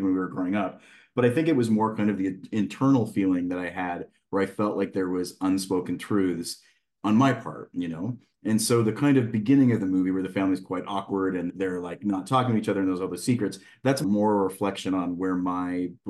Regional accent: Calgary, Alberta, Canada; I grew up queer in Calgary

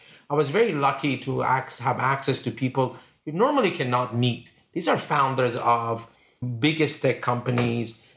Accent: Iran; As you know, I grew up in Iran. When I was 10 years old, the revolution happened, and 2 years after, the war with Iraq happened.

